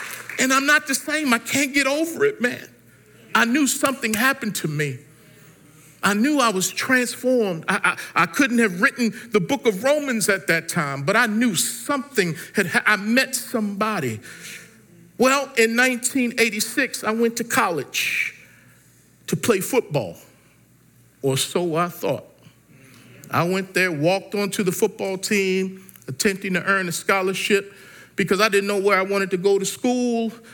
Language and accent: English; Baltimore, Maryland, United States; now in Nashville, United States; I'm from Baltimore. Ain't nothing up in here for me.